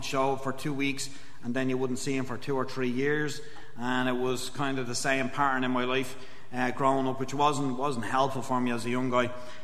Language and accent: English; Dublin, Leinster, Ireland; I grew up in Dublin in a place called Talla. Now, it sounds posher than it actually is. It's a really working class area. It's a real rough place. It's a really big housing scheme